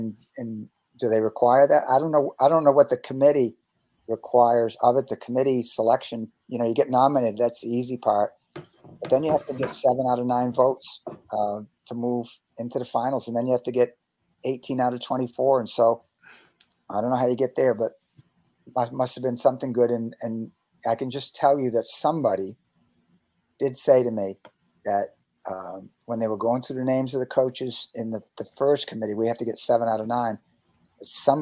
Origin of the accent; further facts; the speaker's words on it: Boston, Massachusetts, United States; like I grew up in Boston, or right around Boston, and was a great Boston Celtics fan.